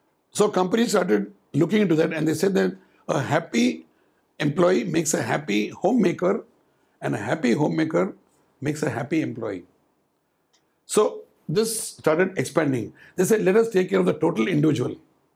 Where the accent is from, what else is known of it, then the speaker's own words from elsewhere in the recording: India; Because I am an Indian, I come from an Indian mindset